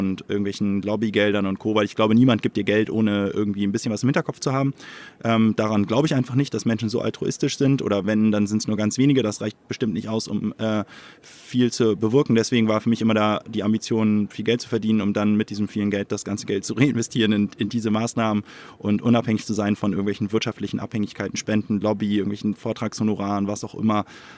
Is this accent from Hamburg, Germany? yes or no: yes; Hamburg, Germany; Ich bin in Hamburg geboren, bin eigentlich Hamburger